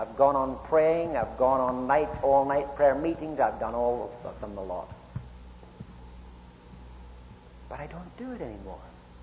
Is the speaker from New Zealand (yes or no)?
no; Ireland; if you go over to where I was brought up in Ireland, you can walk along on Sunday morning